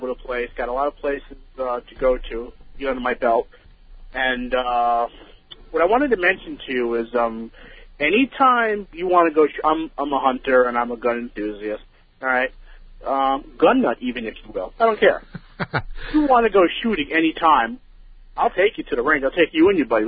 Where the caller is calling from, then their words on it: Westbury, New York, United States; Right now I'm in Westbury.